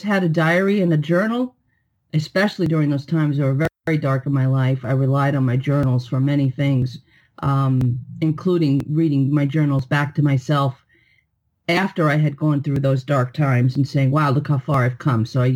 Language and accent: English; New York, United States; accent: New York; Well, I'm born and raised in New York, or New York, as we say, in a little town.